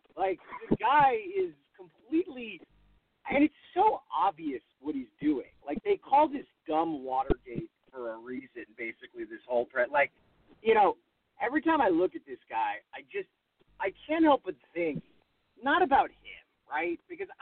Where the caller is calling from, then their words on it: Los Angeles, California, United States; Los Angeles. Calling from Los Angeles.